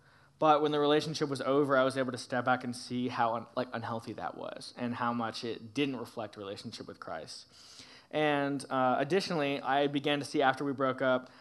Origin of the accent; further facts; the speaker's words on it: Atlanta, Georgia, United States; now in Dallas, United States; So I'm from Atlanta, but I moved here to Dallas this summer because I just heard so much great stuff about this church from some friends of mine at school